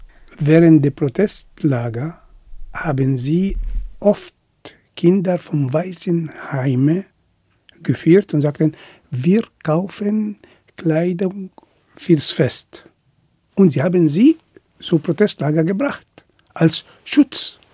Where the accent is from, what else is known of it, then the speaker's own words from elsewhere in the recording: Egypt; Ich bin Ägypter.